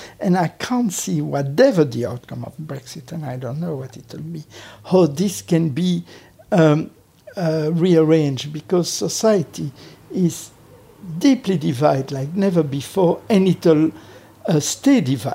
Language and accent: English; Belgium; English is a second language; now in United Kingdom; I'm born Belgian. I was raised in Belgium. Belgium has been good to me. They paid my studies. They sent me to study in America.